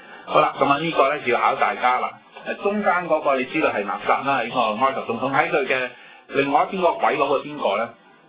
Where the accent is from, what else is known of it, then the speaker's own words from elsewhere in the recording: China; 佢哋係計陰歷嘅，同我哋中國人一樣啦